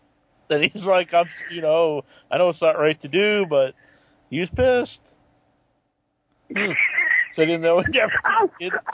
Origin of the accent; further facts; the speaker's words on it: Massachusetts, United States; I grew up on the Cape, this little town of Sam.